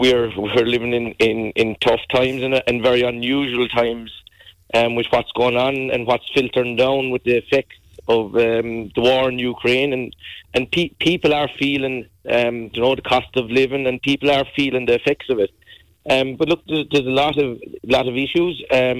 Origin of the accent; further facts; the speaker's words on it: Munster, Ireland; my hometown of Killarglen